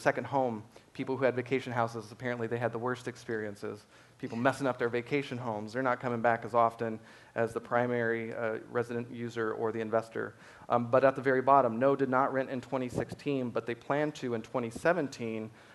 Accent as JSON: {"language": "English", "country": "Ireland", "said": "I'm Irish, y'all. This beach life is wasted on me, but there you go. I burn."}